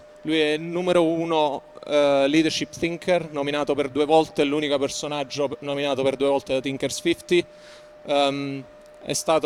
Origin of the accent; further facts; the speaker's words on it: London, United Kingdom; È un piacere essere qui. Vengo da Londra